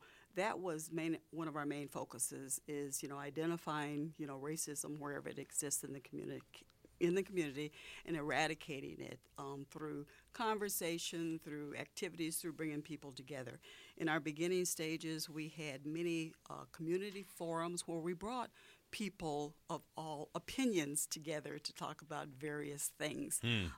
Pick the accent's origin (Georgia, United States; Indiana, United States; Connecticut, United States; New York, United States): Indiana, United States; Hammond; now in Kenosha, United States; I came here from Indiana. And I came from a community right outside of Chicago called Hammond, Indiana, and it was a very diverse community.